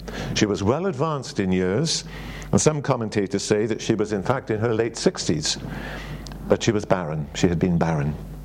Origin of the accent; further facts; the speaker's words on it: Wales, United Kingdom; But as you can tell from my accent, I'm Welsh. And my wife and I were teachers in Wales for, my word, well, I taught for 35 years.